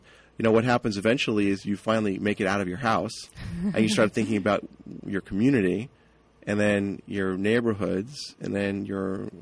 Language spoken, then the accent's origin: English; East Coast, United States; now in California, United States; I started learning about organics when I got to California. I grew up on the East Coast and, you know, our vegetables were potatoes and French fries